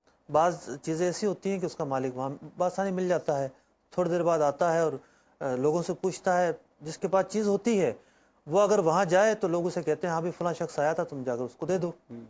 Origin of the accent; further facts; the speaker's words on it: Jhuddo, Sindh, Pakistan; now in Karachi, Pakistan; میرا تعلق ڈسٹرکٹ میرپور خاص کا شہر ہے جڈو۔